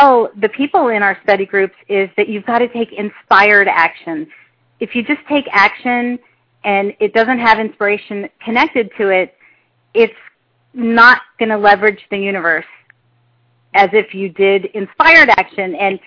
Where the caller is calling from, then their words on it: San Antonio, Texas, United States; I'm calling from San Antonio, Texas